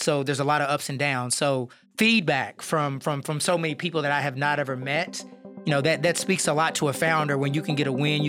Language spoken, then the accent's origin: English; Louisville, Kentucky, United States; I'm from Louisville, Kentucky